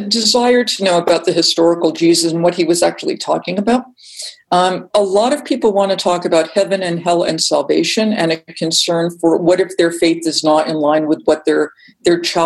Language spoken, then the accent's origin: English; Massachusetts, United States; You know, I'm from Massachusetts. I learned all about the Pilgrims